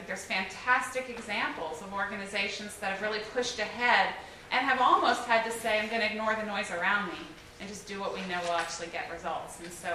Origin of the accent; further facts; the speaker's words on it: Philadelphia, Pennsylvania, United States; I'm a fast talker. I'm from Philly, so I'll be done by the time.